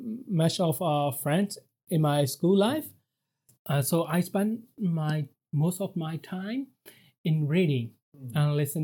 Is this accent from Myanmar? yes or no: yes; Daye, Myanmar; English is a second language; also born or lived in Yangon; I was born in Yangon, but I raised up in a small town called Daye. It is a little bit far from not. I think 8 hours away from Yangon. Yeah. And then I moved to Yangon. I was born in 1984, and then I moved to Yangon